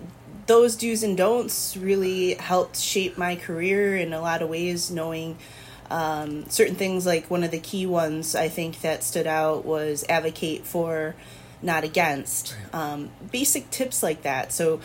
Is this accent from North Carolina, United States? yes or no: no; Buffalo, New York, United States; So I grew up in Western New York, in Buffalo and the surrounding suburbs